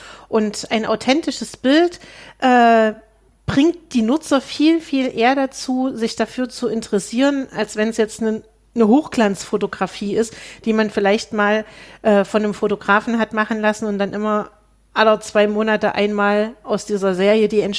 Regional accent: Zeitz, Saxony-Anhalt, Germany; ich komme aus Zeitz ursprünglich. Das liegt 30 Kilometer von Altenburg weg.

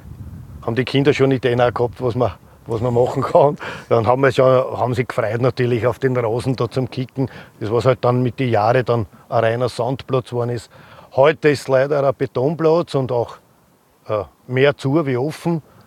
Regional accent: Jedlersee, Vienna, Austria; und ich komme aus Jedlersee.

